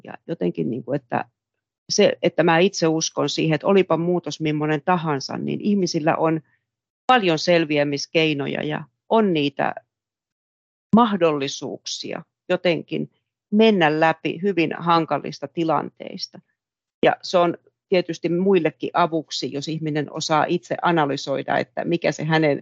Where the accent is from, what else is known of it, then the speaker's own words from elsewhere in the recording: Kuusankoski, Kymenlaakso, Finland; Mä oon itse Kuusankoskelta kotoisin tehdaspaikkakunnalta ja tuntuu, että se koko kaupunki kaatuu, kun ne tehtaat kaatuu.